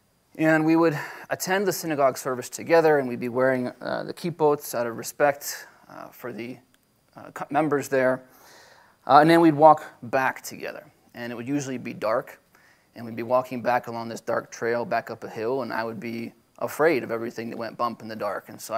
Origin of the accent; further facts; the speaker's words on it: California, United States; born there; So I was born in California, and when I was about 1 year old, we, I suppose, visited, Disneyland.